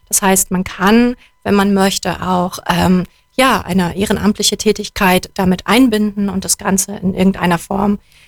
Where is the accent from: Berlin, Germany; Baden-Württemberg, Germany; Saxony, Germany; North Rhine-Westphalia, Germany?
Berlin, Germany; moved away as an adult; Ja, ich bin ja ursprünglich aus Berlin und hier vor 6 Jahren hergezogen.